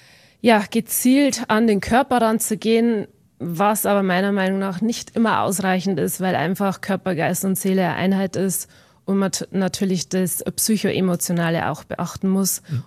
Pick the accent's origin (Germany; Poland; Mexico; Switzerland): Germany; Straubing, Bavaria; bin 40 Jahre, Mama von 2 Jungs, komme aus Straubing, das ist in der Nähe von Regensburg.